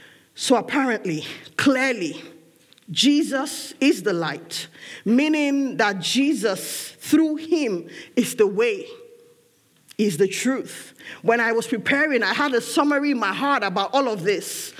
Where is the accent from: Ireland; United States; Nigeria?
Nigeria; it was easy to remember growing up in Nigeria.